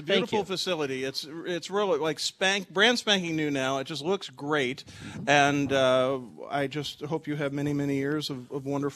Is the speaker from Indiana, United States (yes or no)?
no; South Dakota, United States; And I'm not even from South Dakota